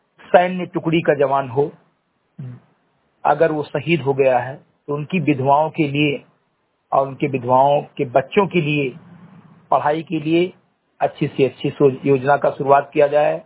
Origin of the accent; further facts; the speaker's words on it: Uttar Pradesh, India; ग्राम post Chandigarh विकासखंड मेंतुरा जनपद बहराइच का मूल निवासी हूँ